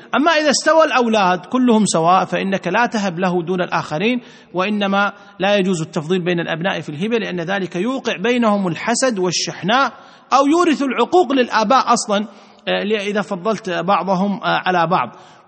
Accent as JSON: {"language": "Arabic", "country": "Kuwait"}